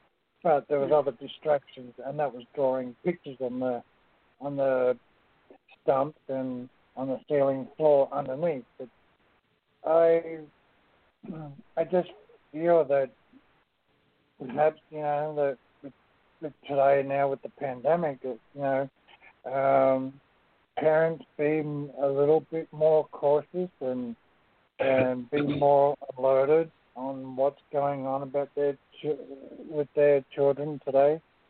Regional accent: Australia; now in Ontario, Canada; I'm from Ontario, Canada, but I am an Australian.

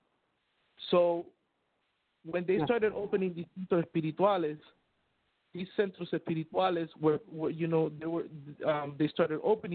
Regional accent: Miami, Florida, United States; born there; When I lived in Florida, when I lived in Miami, I was born in Miami, Florida.

